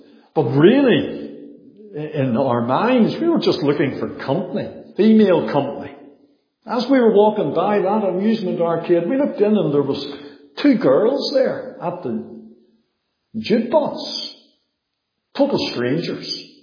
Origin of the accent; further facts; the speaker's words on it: Bangor, United Kingdom; We were walking along the seafront in my hometown of Bangor. Lovely marina there.